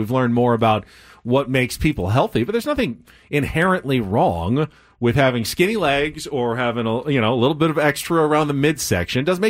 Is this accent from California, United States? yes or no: yes; San Diego, California, United States; Growing up in San Diego, I didn't feel like there was any other choice other than to wear shorts